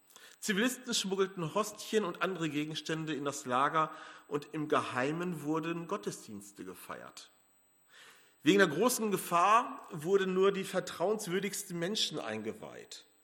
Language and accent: German; Gelsenkirchen, North Rhine-Westphalia, Germany; wenn ich an meine Heimatstadt Gelsenkirchen denke